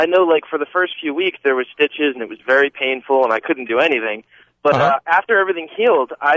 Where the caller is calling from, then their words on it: New Jersey, United States; I'm calling from New Jersey.